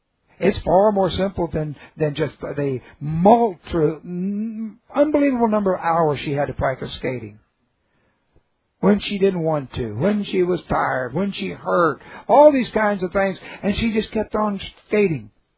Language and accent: English; Hollywood, California, United States; born there; now in Texas, United States; I was born in Hollywood, California. I don't like that. I'd rather have been born here, Texas.